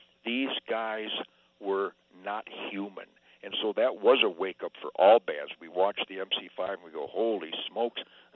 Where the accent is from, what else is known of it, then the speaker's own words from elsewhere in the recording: Detroit, Michigan, United States; I born and raised in Detroit, and I had this killer band … that was already just storming, man, just phenomenal. We were number one in Michigan